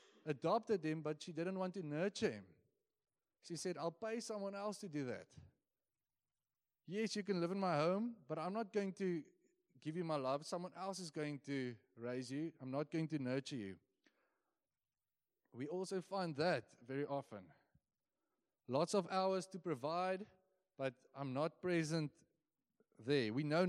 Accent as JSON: {"language": "English", "town": "Bloemfontein", "region": "Free State", "country": "South Africa", "tie": "born or raised there", "said": "For myself, I was born a Bloemfonteiner. I'm from the Free State."}